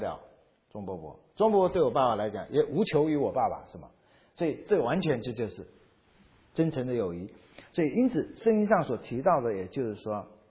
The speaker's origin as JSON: {"language": "Chinese", "region": "Fujian", "country": "China", "said": "所以我们是福建人，但是我们家里有时候会吃很多面食，都是山东大婶教的"}